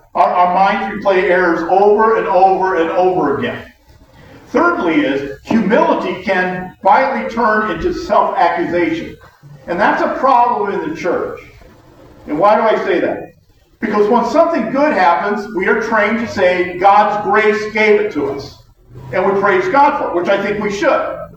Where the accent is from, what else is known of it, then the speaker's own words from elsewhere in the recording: Indiana, United States; now in Ohio, United States; Of course, you know I'm from Indiana, so, and I live in Ohio